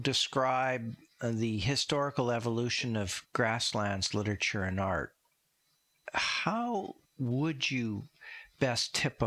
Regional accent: Saskatchewan, Canada; I grew up in Saskatchewan, and one of the writers that I grew up with was Wallace Stegner.

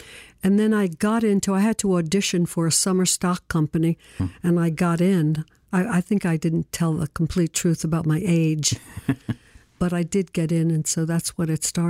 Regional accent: Brooklyn, New York, United States; born there; I was born in Brooklyn to my father

